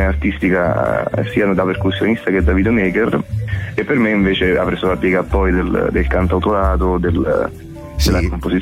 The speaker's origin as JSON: {"language": "Italian", "town": "Ascoli Piceno", "region": "Marche", "country": "Italy", "said": "Di Ascoli."}